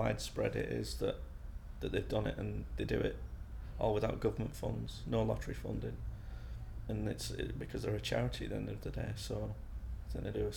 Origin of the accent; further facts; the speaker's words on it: St Helens, North West England, United Kingdom; also born or lived in Wales; now in Sheffield, United Kingdom; we moved up to St Helens, in Lancashire, and I spent most of my life there. And after university, I moved over to Sheffield